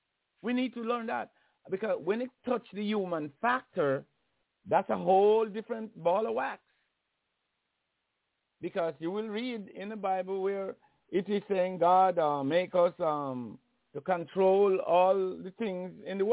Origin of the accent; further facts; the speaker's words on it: Jamaica; I grew up in Jamaica.